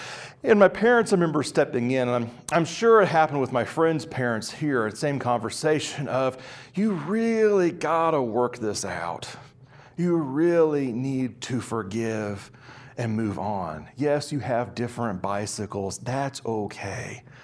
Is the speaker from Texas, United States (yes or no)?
no; Kansas, United States; growing up on the edge of my hometown in Kansas.